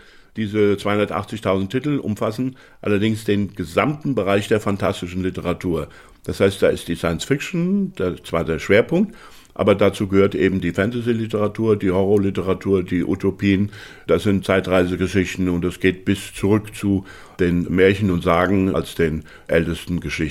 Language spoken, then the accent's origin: German; Wetzlar, Hesse, Germany; in meiner Heimatstadt in Wetzlar, das liegt relativ zentral in Deutschland